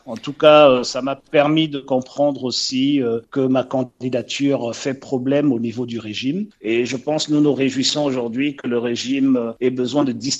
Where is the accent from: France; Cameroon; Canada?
Cameroon; Je suis camerounais, j'ai un passeport camerounais. Le fait que ma mère est suisse ne fait pas de moi un suisse parce que j'ai encore le droit de choisir la nationalité qui est la mienne. Donc j'ai fait mon choix, le choix c'est le Cameroun. J'ai décidé d'être camerounais